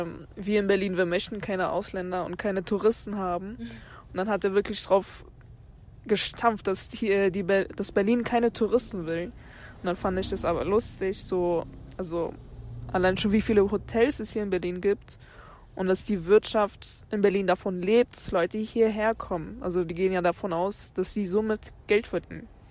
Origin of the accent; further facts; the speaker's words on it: Portugal; German is a second language; now in Germany; dass eigentlich Deutschland mittlerweile schon meine Heimat geworden ist. Aber ja, also klar würde ich gern wieder zurück nach Portugal. Seitdem ich von da weggefahren bin, war ich auch nicht mehr dort.